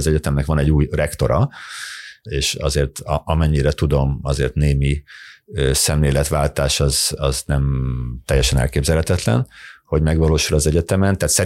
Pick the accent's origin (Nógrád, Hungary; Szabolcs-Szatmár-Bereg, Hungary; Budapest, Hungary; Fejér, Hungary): Nógrád, Hungary; Balassagyarmat; a szülővárosomban, a 20-as éveimben voltam önkormányzati képviselő, én SZDSZ színekben voltam Balassagyarmaton önkormányzati képviselő